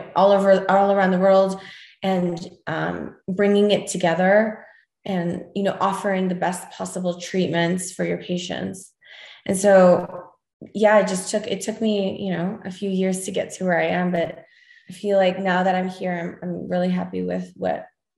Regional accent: Canada; I'm originally from Canada

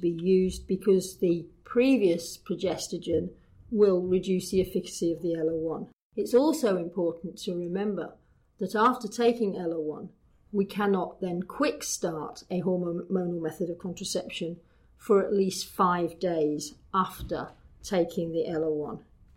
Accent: Bradford, Yorkshire and the Humber, United Kingdom; I'm a GP from Bradford

